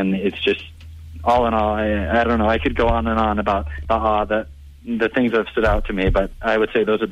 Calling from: Peru; Hi, I'm calling actually from Peru right now

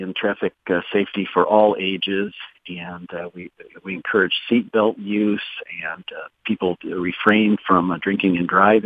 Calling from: Grand Rapids, Michigan, United States; It's a pleasure to be here in Grand Rapids, and I'm calling you from Helen DeVos Children's Hospital.

